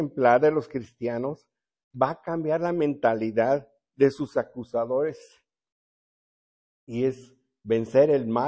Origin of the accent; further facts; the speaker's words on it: Mexico City, Mexico; also born or lived in Cuautla / Córdoba / San Luis Potosí; now in Guadalajara, Mexico; soy de la Ciudad de México, pero estuve viviendo en Cuautla, Morelos, estoy viviendo un tiempo en Córdoba, San Luis Potosí, y ahora Guadalajara, pero en Guadalajara estuve viajando a Hermosillo, a Culiacán